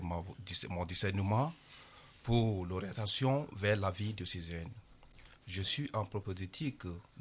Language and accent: French; Togo; now in France; j'ai 33 ans, je suis togolais. J'étais un frère religieux d'ordre des Servites de Marie.